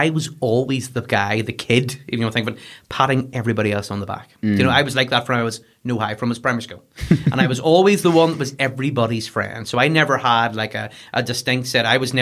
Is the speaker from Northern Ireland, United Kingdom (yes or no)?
yes; Dundonald, Northern Ireland, United Kingdom; Home was Dundonald. I grew up in Dundonald. Very good. Now, family wise, my family are originally from Monaghan.